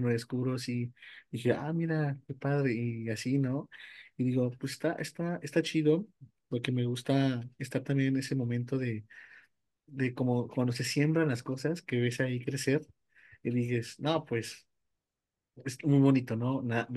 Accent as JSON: {"language": "Spanish", "town": "León", "region": "Guanajuato", "country": "Mexico", "said": "cuando estuvieras acá en León, Guanajuato, somos del Bajío"}